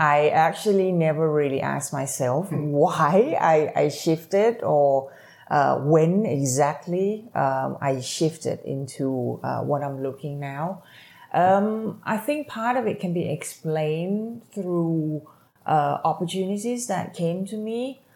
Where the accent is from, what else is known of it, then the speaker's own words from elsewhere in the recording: Chonburi, Thailand; also born or lived in Bangkok; I was born in Bangkok. I was raised in Chonburi, which is an hour and a half from Bangkok, towards the sea, towards the Eastern Sea.